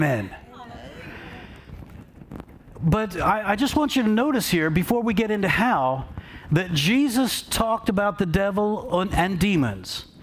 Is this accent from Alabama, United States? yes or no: no; New Jersey, United States; I said, "I'm from New Jersey," and they started laughing